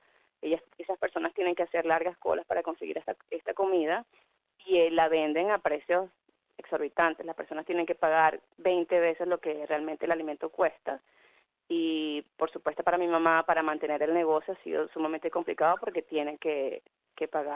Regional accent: Venezuela; Yo soy solamente una venezolana como cualquier otra.

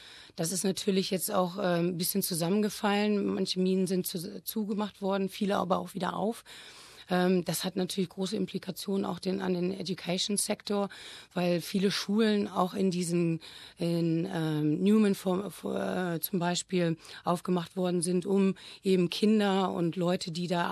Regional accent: Braunschweig, Lower Saxony, Germany; moved away as an adult; now in Australia; ich komme original aus Braunschweig und habe in Deutschland studiert und habe durch mein Studium ein Scholarship bekommen in Melbourne an der Victoria University vor 15 Jahren

